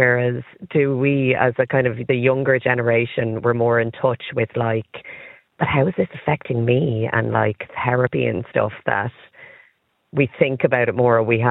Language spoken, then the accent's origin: English; Ireland; But I think as Irish people in general and as a nation, and kind of like what that texter just said, is we love a good grudge.